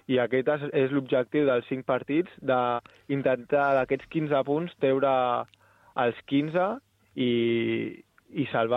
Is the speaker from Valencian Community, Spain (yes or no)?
no; El Prat de Llobregat, Catalonia, Spain; que és l'equip del meu poble, que, al Prat, estava al Prat